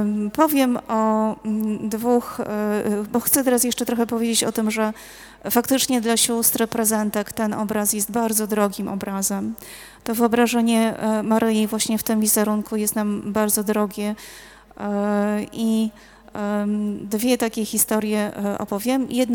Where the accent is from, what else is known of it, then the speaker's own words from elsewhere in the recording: Ruda Śląska, Silesian Voivodeship, Poland; ja jestem w ogóle z Rudy Śląskiej i dla mnie to jest ważne, że tu jestem, ja słyszę troszeczkę, nie wiem, czy wy się poczuwacie jako Ślązacy, ale ja mam takie poczucie trochę, że jest taki akcent swój, dla mnie swój.